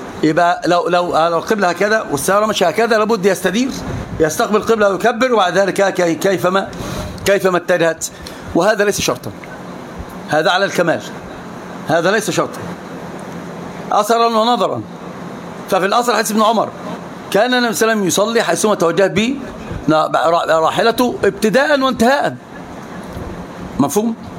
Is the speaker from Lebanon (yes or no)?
no; Egypt; فاحنا السيارات عندنا في مصر لله الحمد والمنه